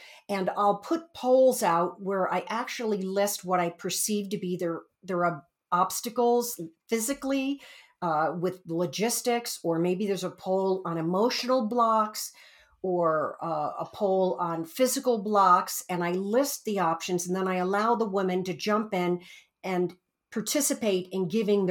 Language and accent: English; New York, United States; also born or lived in Westchester; but you got to remember, I'm a Bronx girl. I was born in the Bronx, partially raised in the Bronx, and then Westchester. So from a New York City person, to me, it's a village.